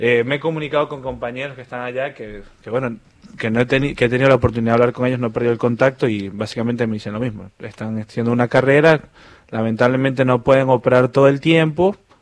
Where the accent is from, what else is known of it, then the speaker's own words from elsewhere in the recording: Maracaibo, Zulia, Venezuela; yo soy de Occidente y el Hospital Universitario de Maracaibo es donde todos los pacientes, digamos, terminan ahí.